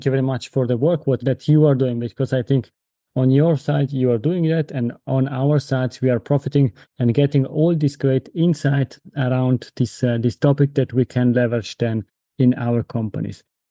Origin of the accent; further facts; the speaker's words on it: Italy; first language Italian; English is a second language; my mother tongue is Italian, and I'm really linked to Italy.